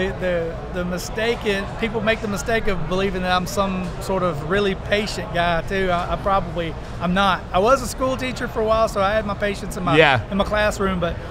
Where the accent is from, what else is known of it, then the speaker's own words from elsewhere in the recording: Mississippi, United States; when I'm originally from Mississippi, I'm a Delta Blues fan.